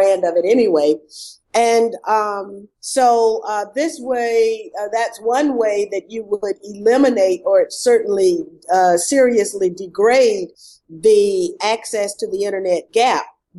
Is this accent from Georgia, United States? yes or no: yes; Georgia, United States; to get my home state of Georgia, exempted from the provisions